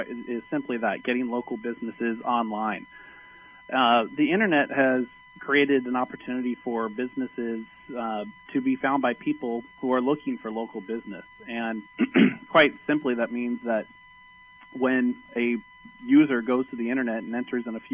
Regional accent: California, United States; Well, I'm true blue from Southern California, and I grew up in a normal family.

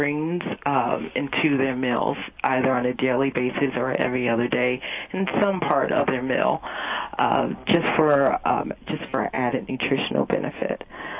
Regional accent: New Jersey, United States; You do, yes. I grew up in North New Jersey.

